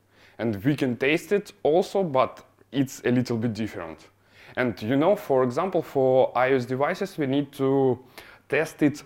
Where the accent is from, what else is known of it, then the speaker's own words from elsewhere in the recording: Ukraine; now in France; Yes, officially I am from Ukraine, but now I'm living in France